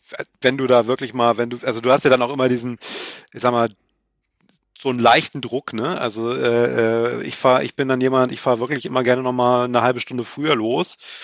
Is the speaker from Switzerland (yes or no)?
no; Mainz, Rhineland-Palatinate, Germany; ich bin auch aus Mainz